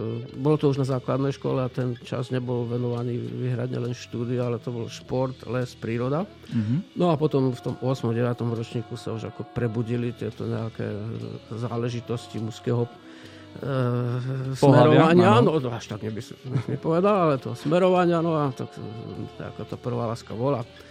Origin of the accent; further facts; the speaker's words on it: Levoča, Prešov Region, Slovakia; born there; also born or lived in Spišská Nová Ves; Narodil som sa v Levoči, ale býval som v Spišskej Novej Vsi.